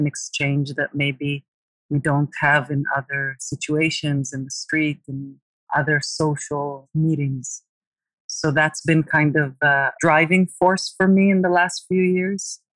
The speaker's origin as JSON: {"language": "English", "region": "New York", "country": "United States", "tie": "born or raised there", "also_born_or_lived": "Jerusalem", "moved": "as an adult", "lives_now": "Jaffa, Israel", "said": "So I was born in Jerusalem, Israel, and then I moved to New York with my family in the 80s. And then at some point in my 20s, I came back to live in Jaffa in Israel again."}